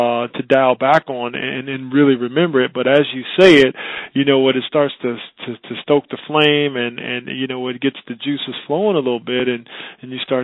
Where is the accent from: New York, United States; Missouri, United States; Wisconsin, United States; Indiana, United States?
Indiana, United States; Terre Haute; And you know, I come from Terre Haute, Indiana. I came from the projects. You know, it's not government housing.